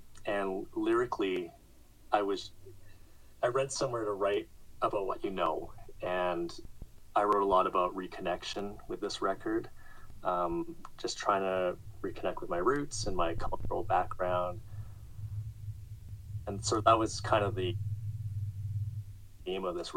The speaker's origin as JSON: {"language": "English", "town": "Edmonton", "region": "Alberta", "country": "Canada", "tie": "born or raised there", "said": "And Edmonton's actually my hometown. That's where I was born and raised. So it's always fun to go back and see friends at my high school and stuff like that."}